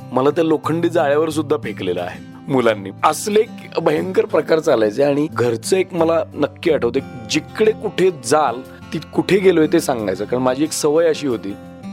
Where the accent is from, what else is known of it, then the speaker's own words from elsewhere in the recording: Kolhapur, Maharashtra, India; born there; माझा जन्म कोल्हापुरात झाला